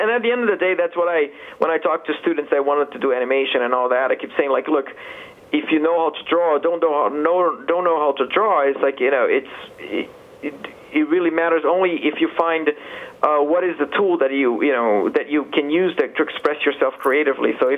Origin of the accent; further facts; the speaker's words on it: Brazil; Yeah, the thing about it is, like, I was coming from Brazil and then working on all these projects